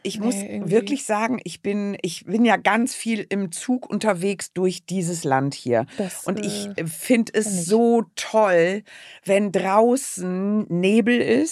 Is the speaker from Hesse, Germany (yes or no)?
no; Düsseldorf, North Rhine-Westphalia, Germany; now in Cologne, Germany; Ich bin in Düsseldorf geboren und aufgewachsen. Und von dort habe ich mich rausgetraut nach Köln.